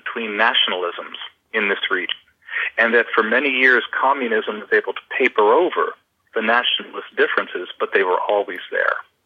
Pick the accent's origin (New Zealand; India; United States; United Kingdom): United States; Washington, District of Columbia; moved away as an adult; now in Slovakia; I grew up in Washington, D.C., was politically involved, and we had a certain narrative that we understood about the Cold War.